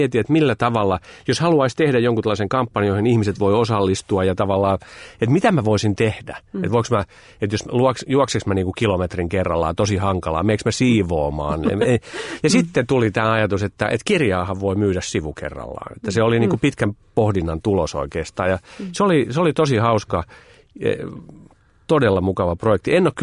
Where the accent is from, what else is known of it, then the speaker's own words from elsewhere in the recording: Helsinki, Uusimaa, Finland; No niin, mä oon helsinkiläinen alun perin ja Helsingissä toimin tälläkin hetkellä.